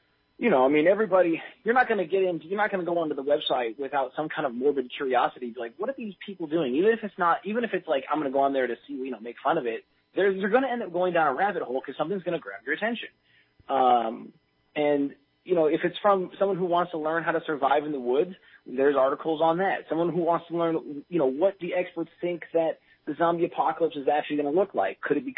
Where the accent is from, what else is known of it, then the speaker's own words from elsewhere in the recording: Montana, United States; I'm from Montana.